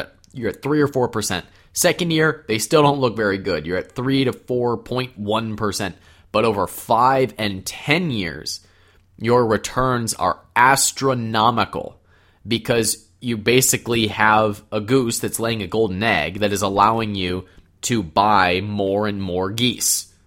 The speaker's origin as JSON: {"language": "English", "town": "Cleveland", "region": "Ohio", "country": "United States", "tie": "born or raised there", "said": "I bought a restaurant in my hometown of Cleveland, Ohio."}